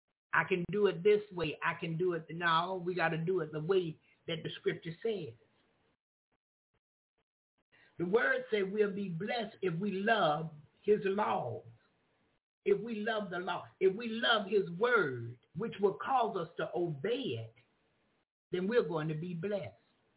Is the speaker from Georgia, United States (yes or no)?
no; Jacksonville, Florida, United States; I'm from Jacksonville, Florida. It's a church on every corner, it appears.